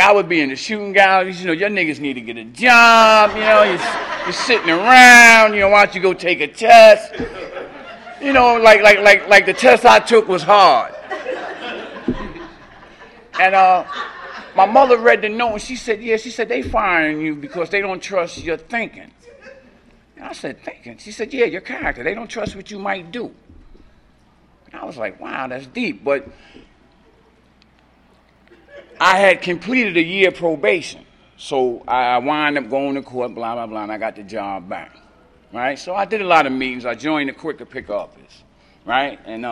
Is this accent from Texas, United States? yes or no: no; New York City, New York, United States; I was born and raised in New York City Housing Project.